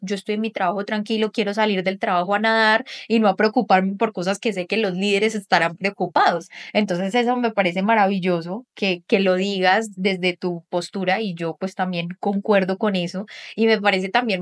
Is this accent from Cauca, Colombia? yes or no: yes; Popayán, Cauca, Colombia; Pues yo soy de Popayán, entonces pues tengo otras palabras, pero no importa.